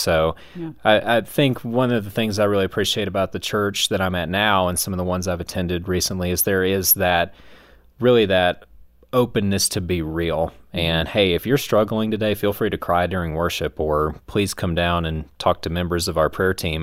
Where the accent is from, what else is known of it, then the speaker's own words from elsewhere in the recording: the South, United States; So my experience growing up in the South is that most of the churches there